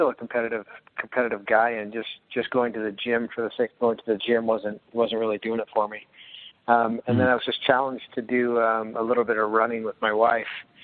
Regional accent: Calgary, Alberta, Canada; No, I'm originally from Calgary, which is known as Cowtown, but I'm the furthest thing from a cowboy. I'm a city kid

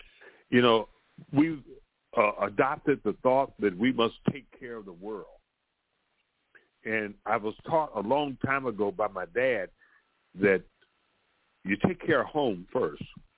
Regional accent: United States; I was born and raised in America. I love America.

